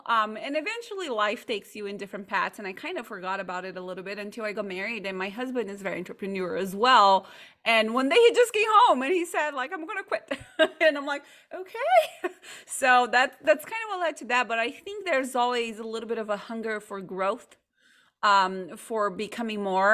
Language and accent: English; Brazil; I was born in Brazil. Mm-hmm. I grew up there.